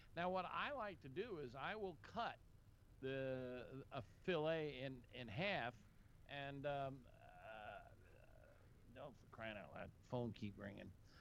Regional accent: Florida, United States; We are a little thin on fish advice, and that's sad because I was raised in Florida.

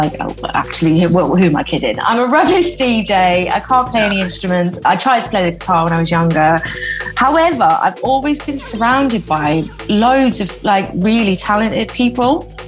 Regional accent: Wales, United Kingdom; I grew up in South Wales in the valleys where there was like one nightclub and playing like chart hits.

